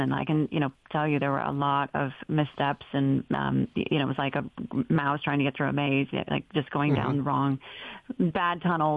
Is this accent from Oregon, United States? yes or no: yes; Oregon, United States; And I grew up actually in Oregon, which is the, you know, least church state in the Union.